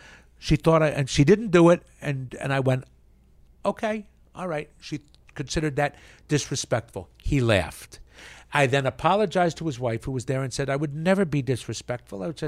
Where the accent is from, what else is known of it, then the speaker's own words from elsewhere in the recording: Yardley, Pennsylvania, United States; also born or lived in Trenton; I grew up in Yardley, Pennsylvania. Well, born in Trenton